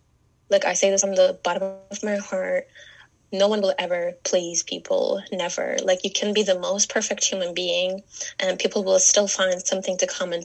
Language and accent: English; Istanbul, Turkey; I am from Istanbul, from Turkey, and I am 23 years old. I've been actually wearing my hijab since I was 11.